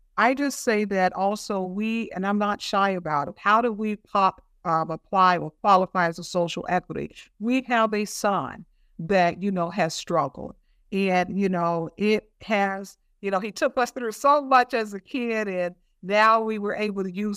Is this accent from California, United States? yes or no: no; Chicago, Illinois, United States; I grew up in Roseland, which is a pretty tough community here in Illinois.